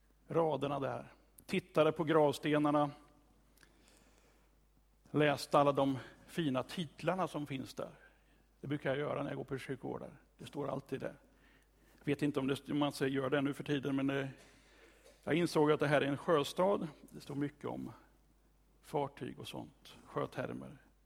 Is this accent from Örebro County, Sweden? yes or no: yes; Kumla, Örebro County, Sweden; På mina föräldrars grav som är i Kumla, det är, som är min hemort.